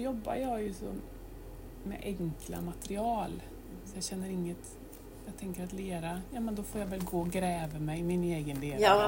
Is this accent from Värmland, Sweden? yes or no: yes; Karlstad, Värmland, Sweden; Jag är väl född i Karlstad, antar jag.